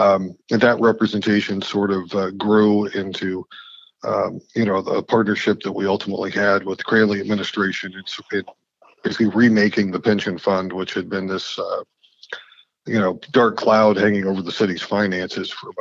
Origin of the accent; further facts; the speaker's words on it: Springfield, Ohio, United States; I grew up in Springfield, Ohio, and ended up, you know, working at that newspaper for a couple summers